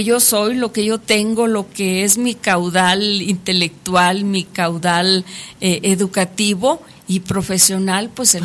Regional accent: Tayoltita, Durango, Mexico; somos de una tierra hermosísima, de la región minera por excelencia del estado de Durango, que somos orgullosamente de Tayoltita

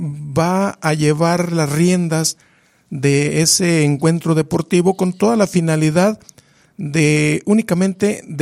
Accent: Poanas, Durango, Mexico; De Puanas, Durango, un pueblito que se llama Damián Carmona.

